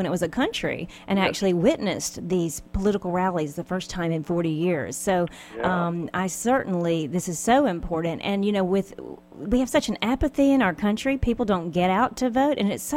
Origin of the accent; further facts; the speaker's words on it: Mobile, Alabama, United States; I'm originally from Mobile, Alabama, which is the home of Mardi Gras.